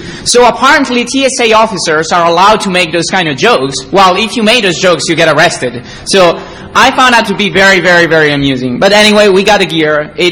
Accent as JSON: {"language": "English", "country": "Italy", "said": "I'm from Italy."}